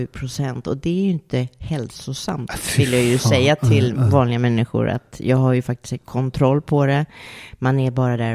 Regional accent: Upplands Väsby, Stockholm County, Sweden; Vi är ju uppväxta i vilda Väsby.

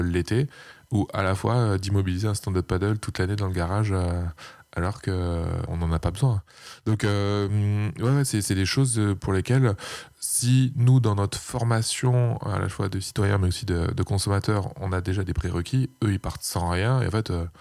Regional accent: Aubagne, Provence-Alpes-Côte d'Azur, France; dans ma région plutôt d'origine, dans les Bouches-du-Rhône, puisque je suis originaire d'Aubagne.

